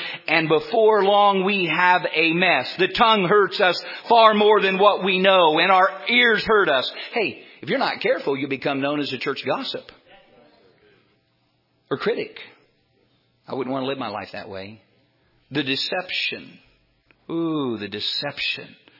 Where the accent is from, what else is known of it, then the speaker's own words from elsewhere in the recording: United States; born there; I'm a Christian. I was born in America.